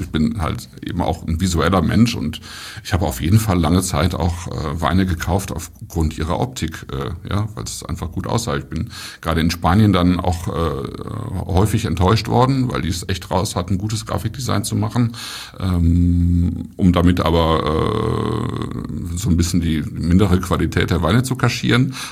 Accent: North Rhine-Westphalia, Germany; Aber wenn ich dann mal am Niederrhein war, also das ist eigentlich meine Heimat

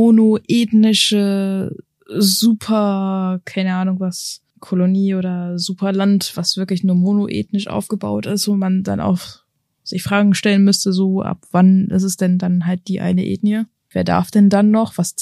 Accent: Germany; mein Migrationshintergrund, aber die ist halt schon vor meiner Geburt hier in Deutschland gewesen. Ich bin in Deutschland geboren, aufgezogen, ich fühle mich nicht anders als vermutlich jeder andere hier.

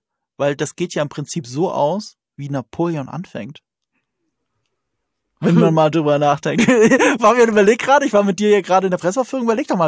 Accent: Rhineland-Palatinate, Germany; ich komme aus Rheinland-Pfalz, ne? Das ist an der französischen Grenze.

